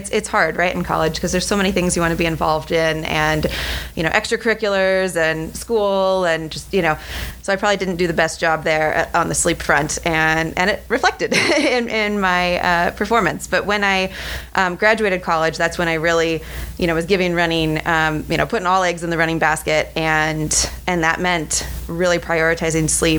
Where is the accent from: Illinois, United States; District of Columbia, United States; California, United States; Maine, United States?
California, United States; Davis; moved away as an adult; also born or lived in East Coast; now in Seattle, United States; I grew up in Davis, California. Went to college at UC Davis and then finally left after many, many years. Spent the past 7 years or so on the East Coast, and now I live and train in Seattle.